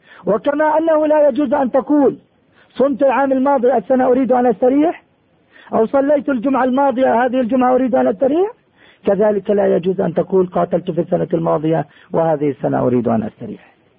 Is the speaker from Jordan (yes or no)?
yes; Jordan; احنا عندنا في الأردن منازل